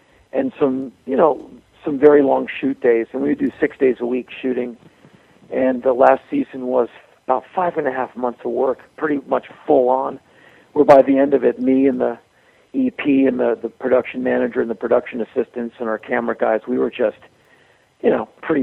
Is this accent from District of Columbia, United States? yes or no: yes; Washington, District of Columbia, United States; Well, just so you know, I come from Washington, D.C.